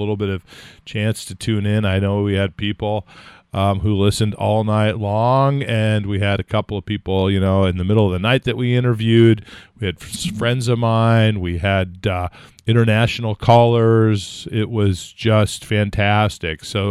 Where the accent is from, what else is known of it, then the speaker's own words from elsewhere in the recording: California, United States; moved away; I grew up in California, been many years away.